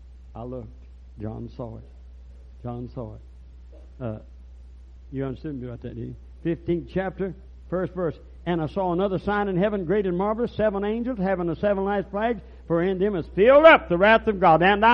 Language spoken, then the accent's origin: English; Arkadelphia, Arkansas, United States; because one, I come from Arkadelphia.